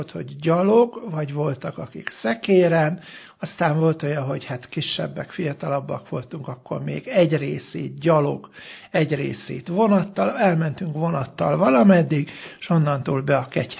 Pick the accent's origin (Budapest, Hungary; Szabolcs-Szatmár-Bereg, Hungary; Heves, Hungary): Heves, Hungary; Vécs; born there; Vécs, ez a Mátra déli lábánál van, ott Abasár, Markaz, Domosztó, jó bortermelő vidék, és hát a híres régi nagy gyöngyösi kolostorunkhoz mindössze 20 kilométer.